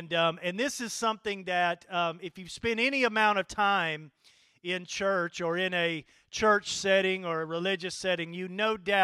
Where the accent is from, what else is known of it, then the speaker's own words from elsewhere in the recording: Corinth, United States; I'm 50, and I grew up here in Corinth, and I grew up in the church.